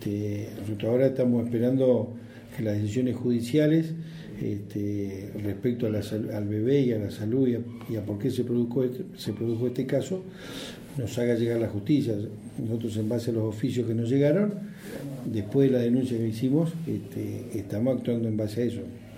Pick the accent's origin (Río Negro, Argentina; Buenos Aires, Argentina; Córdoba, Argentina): Río Negro, Argentina; Maquinchao; Yo, por ejemplo, soy nacido y criado en Maquinchao.